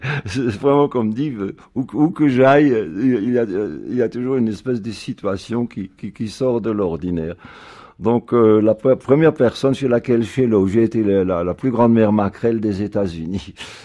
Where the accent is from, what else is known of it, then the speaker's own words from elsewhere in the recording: Grand Est, France; peut-être du fait que je sois alsacien, que je sois minoritaire